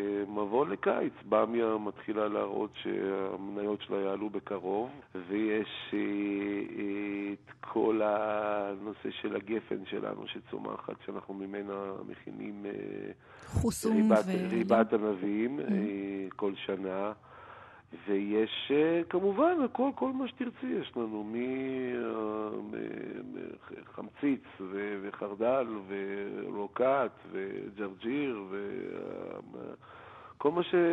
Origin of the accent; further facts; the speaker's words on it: Jerusalem District, Israel; born there; נולדתי ב-65. נולדתי במושבה הגרמנית.